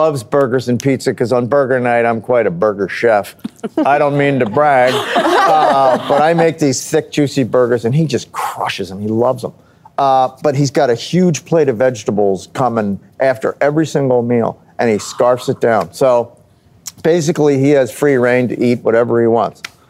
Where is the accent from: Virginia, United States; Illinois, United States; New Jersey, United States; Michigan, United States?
New Jersey, United States; I'm from New Jersey.